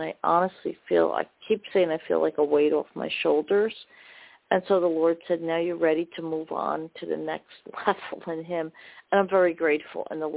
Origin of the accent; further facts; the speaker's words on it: New Jersey, United States; Hi, I'm from New Jersey. How are you?